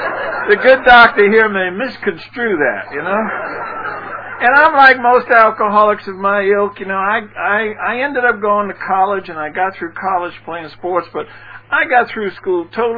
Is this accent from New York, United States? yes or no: yes; Brooklyn, New York, United States; I was born and raised in Brooklyn in one of those neighborhoods where you used to say, "How far is it to the subway?"